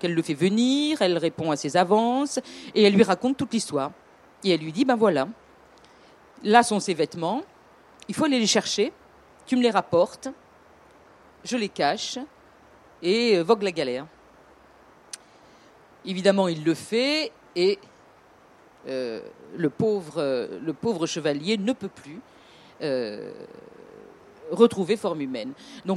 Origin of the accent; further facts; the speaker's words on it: South, France; accent: southern; avec mon accent du sud